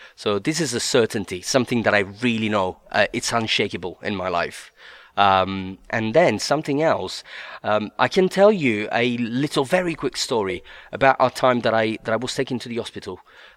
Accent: Sicily, Italy; English is a second language; Yes, I'm Italian. More specifically, I'm from Sicily, which is the island in the south of Italy. And that's where my strong accent comes from.

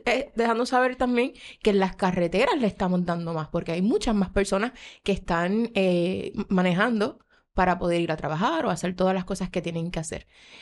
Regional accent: Bayamón, Puerto Rico; Yo me crié en Bayamón, allá en Santa Elena.

